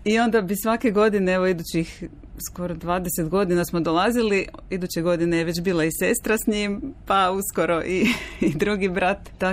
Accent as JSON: {"language": "Croatian", "town": "Zagreb", "region": "City of Zagreb", "country": "Croatia", "tie": "born there", "said": "ja sam rođena u Zagrebu"}